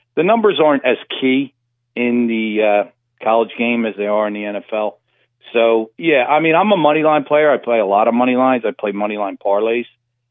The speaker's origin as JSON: {"language": "English", "town": "Philadelphia", "region": "Pennsylvania", "country": "United States", "said": "You know, if it's I'm from Philly"}